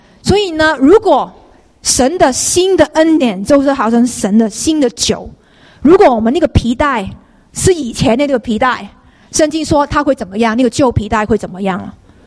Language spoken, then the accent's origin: Chinese; China; 我们中国人很喜欢这样，不要浪费了